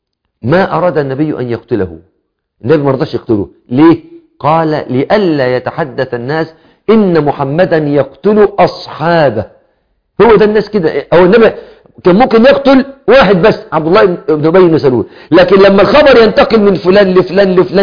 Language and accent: Arabic; Egypt; مش زي كلام الناس عندنا في مصر يحصل قصة معينة